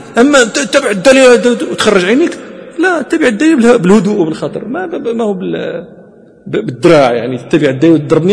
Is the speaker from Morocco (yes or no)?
yes; Morocco; وكان يحضر دكتورة عندنا في المغرب